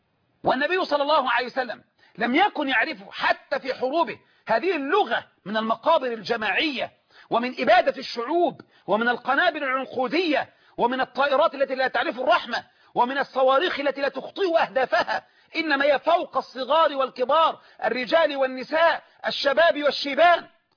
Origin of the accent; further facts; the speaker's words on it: Egypt; يعني اللي احنا بنسميه عندنا في مصر بالعامية مطهر